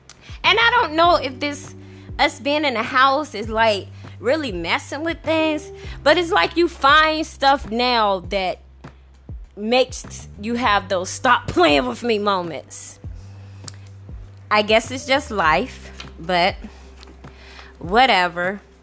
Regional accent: Virginia, United States; In Washington, I have family that lives in Virginia because that's my hometown.

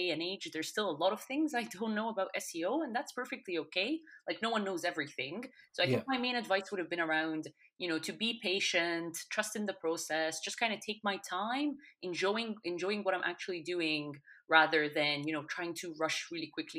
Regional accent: Egypt; English is a second language; moved away as an adult; now in London, United Kingdom; I'm currently based in London, born and raised in Egypt, and moved to the UK about 7 years ago.

